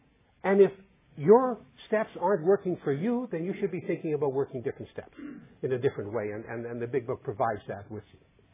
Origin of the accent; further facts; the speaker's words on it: Winnipeg, Manitoba, Canada; in my hometown of Winnipeg, Canada, I am an old-timer. I'm a sort of a senior citizen with almost 19 years of abstinence.